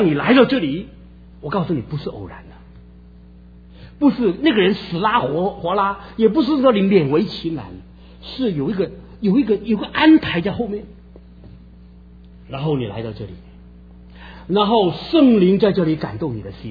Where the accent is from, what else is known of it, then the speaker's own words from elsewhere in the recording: China; 你看我们中国人捆绑还不够多吗？